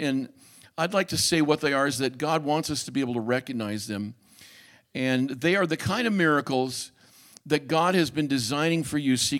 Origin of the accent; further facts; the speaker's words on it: Arizona, United States; You know, as I mentioned, I grew up in Arizona. My dad was a football coach at the University of Arizona.